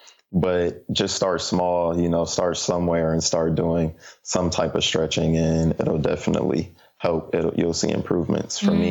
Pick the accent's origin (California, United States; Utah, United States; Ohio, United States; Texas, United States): Ohio, United States; Sandusky; also born or lived in Columbus; So born and raised in Ohio, Northern Ohio, initially Sandusky, Ohio, which is famous for Cedar Point.